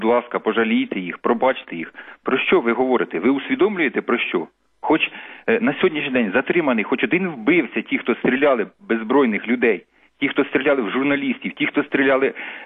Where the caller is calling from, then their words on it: Cherkasy, Cherkasy Oblast, Ukraine; я з Черкас.